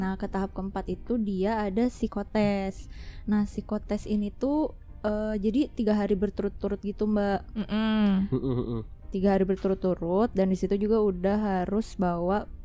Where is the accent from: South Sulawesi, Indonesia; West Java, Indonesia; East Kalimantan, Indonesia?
West Java, Indonesia; Bandung; Aku asalnya dari Bandung.